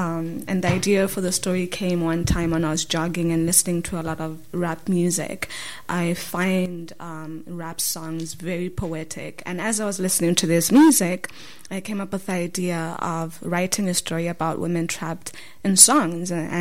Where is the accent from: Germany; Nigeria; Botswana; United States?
Botswana; And I come from Botswana, which is a country of a very small population.